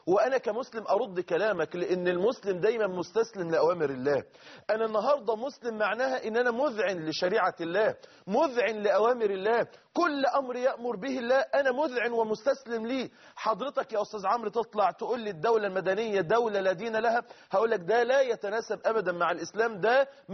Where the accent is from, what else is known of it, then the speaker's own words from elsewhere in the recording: Egypt; عندنا في مصر